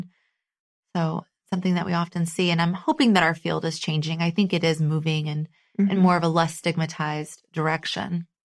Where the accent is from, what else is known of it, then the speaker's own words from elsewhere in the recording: Texas, United States; now in New York, United States; So I'm from Texas originally, and my husband's from Jersey. And I moved here about 11 years ago.